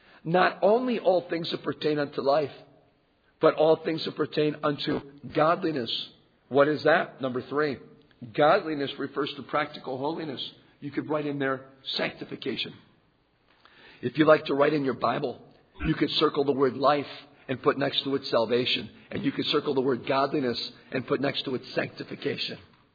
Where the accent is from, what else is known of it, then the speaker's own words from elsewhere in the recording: South Carolina, United States; I'm from South Carolina. We don't have those.